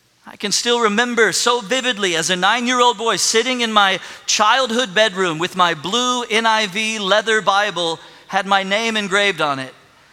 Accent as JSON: {"language": "English", "town": "Cincinnati", "region": "Ohio", "country": "United States", "tie": "born or raised there", "said": "I grew up in Cincinnati, Ohio, in the early 80s, so just a few years removed from the Big Red Machine, Pete Rose, Johnny Bench, Joe Morgan."}